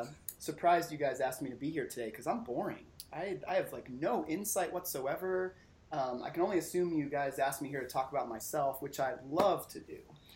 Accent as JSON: {"language": "English", "town": "Denver", "region": "Colorado", "country": "United States", "tie": "born or raised there", "said": "Well, just a small town boy, born and raised in Denver. No, one of the locals here in Denver."}